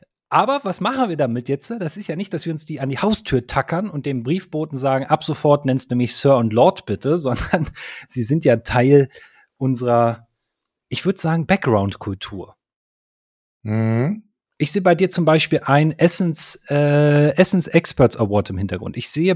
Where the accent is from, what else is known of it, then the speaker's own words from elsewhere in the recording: Berlin, Germany; Natürlich bin ich Berliner.